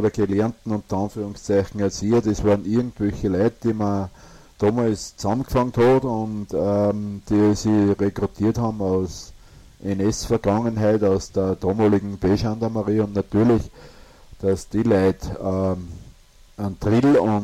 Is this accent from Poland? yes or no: no; Upper Austria, Austria; ich komme ja aus Oberösterreich, ich sage es immer wieder, ich bin ein Gescherder